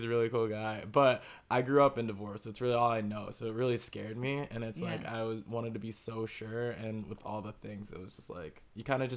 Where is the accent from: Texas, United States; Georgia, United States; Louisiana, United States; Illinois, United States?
Illinois, United States; Oh, so like the Midwest part of the country. So, like, I'm from Illinois.